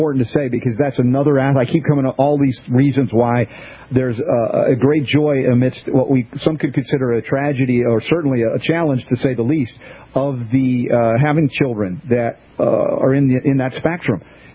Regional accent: United States; they talk about milk in a different way than we grew up drinking milk in America

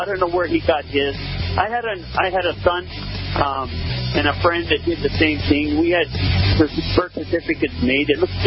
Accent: Hawaii, United States; because I'm born and raised in Hawaii

